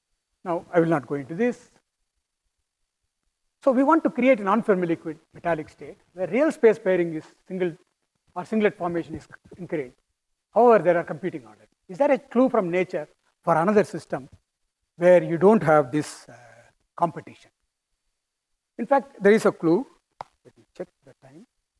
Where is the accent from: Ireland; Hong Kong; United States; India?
India; accent: Indian; English is a second language; as you hear my accent, I have a strong Indian accent.